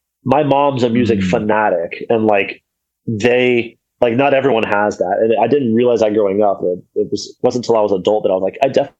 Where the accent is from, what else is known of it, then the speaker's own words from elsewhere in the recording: Houston, Texas, United States; I mean, I was definitely in the full like suburbs life. Didn't really start going into Houston later until I was like getting it like fully into music